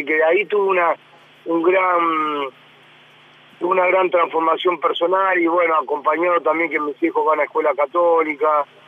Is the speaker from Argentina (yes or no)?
yes; Santa Fe, Argentina; yo nací en Veragüe, en provincia de Santa Fe, al sur de la provincia de Santa Fe. Y a los 15 años me fui a vivir solo a Rosario, a jugar en Newell's Old Boys en el año 85.